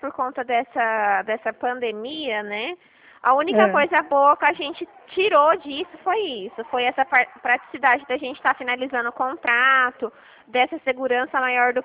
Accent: Dracena, São Paulo, Brazil; eu sou de Dracena.

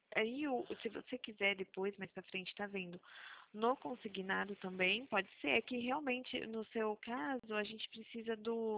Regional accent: Campinas, São Paulo, Brazil

